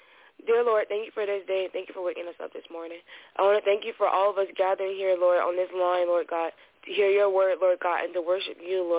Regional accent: Jacksonville, Florida, United States; I'm from Jacksonville, Florida.

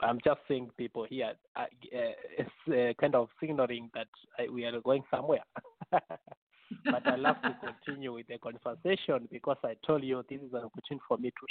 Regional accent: Kisii, Kisii County, Kenya; born there; where I was born is in Kisii, near the Victoria part of Kenya.

